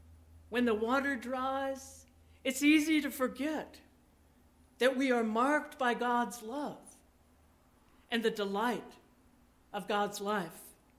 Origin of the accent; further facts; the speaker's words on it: Abbeville, Louisiana, United States; born there; It showed that while I was born in Abbeville, Louisiana, I did know that. I was baptized in Emporia, Kansas.